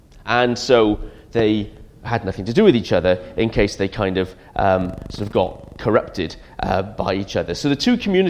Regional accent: Penarth, Wales, United Kingdom; kind of made me think a little bit about, what happens when you drive into Penarth and which is my hometown, when you drive into Penarth and you get to the roundabout

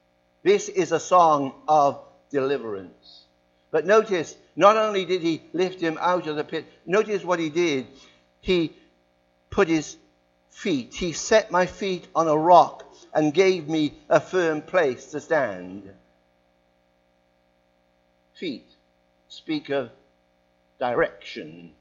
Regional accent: Cardiff, Wales, United Kingdom; Now, I was raised in the east of Cardiff. I was born in Adamsdown and raised in Roth in Cardiff.

